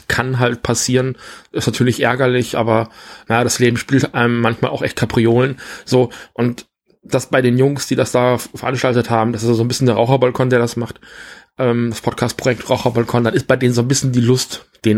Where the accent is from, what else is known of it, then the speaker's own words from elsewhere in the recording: Rheine, North Rhine-Westphalia, Germany; now in Stuttgart, Germany; Weil bis dahin auch noch ein bisschen Wasser durch die Ems fließt. Wie man bei uns in Rheine gesagt hat. Hier in Stuttgart ist es der Neckar.